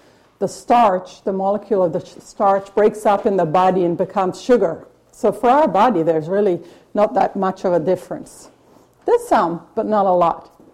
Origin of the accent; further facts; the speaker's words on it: Israel; moved away as an adult; I grew up in Israel. I left Israel when I was 21, so I spent, you know, a big part of my life in Israel.